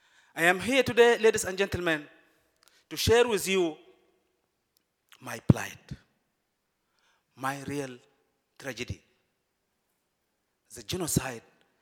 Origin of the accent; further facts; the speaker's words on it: West Darfur, Sudan; born there; English is a second language; I am from Darfur. I was born in a small village in eastern of Al Jenena, which is the capital of Dharmasalit, of the western state of Darfur.